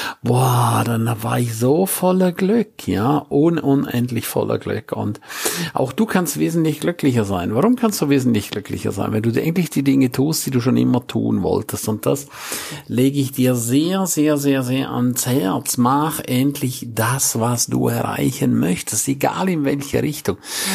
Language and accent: German; St. Moritz, Graubünden, Switzerland; weil St. Moritz wunderschön ist. Das ist nicht nur meine Heimat